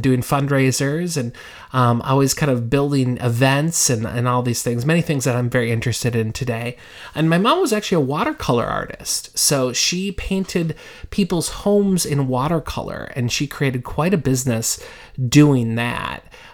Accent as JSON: {"language": "English", "region": "Minnesota", "country": "United States", "tie": "born or raised there", "said": "You know, I was a kid and I grew up in Minnesota. So actually, I still live in Minnesota."}